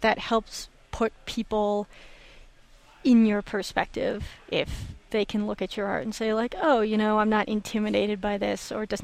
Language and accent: English; Santa Fe, New Mexico, United States; It's a memoir about my childhood, about growing up in Santa Fe